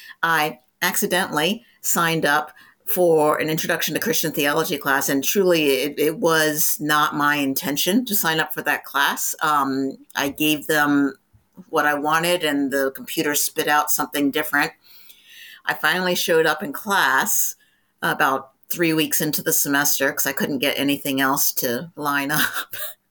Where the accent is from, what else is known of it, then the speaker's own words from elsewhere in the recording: Virginia, United States; And I grew up in the South. I was born in Virginia. And most of my life I lived in the South until I was adult.